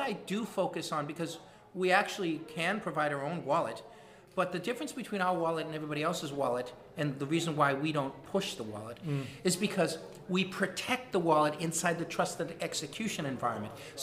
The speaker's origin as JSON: {"language": "English", "town": "Boston", "region": "Massachusetts", "country": "United States", "said": "The reason why I have hope and faith is because I'm from Boston"}